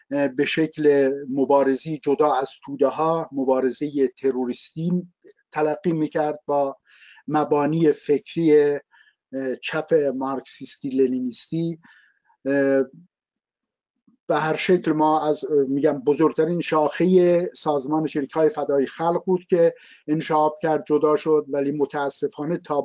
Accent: Tehran, Tehran Province, Iran; also born or lived in village; خانواده ما مجبور شدن به تهران مهاجرت کنن و الان نزدیک به 60 خورده‌ای ساله که من اصلا زادگاه همون ندیدم ولی تمام شهرهای آذربایجان رو دیدم.

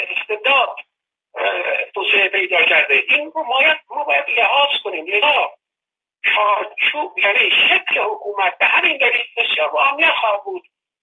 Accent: Iran; همه ما شهروند ایرانی هستیم

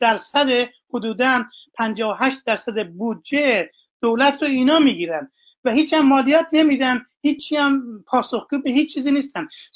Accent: Iran; now in United States; من ایرانی هستم که من از زمان خیلی وقت پیش اومدم ایران، از ایران اومدم آمریکا

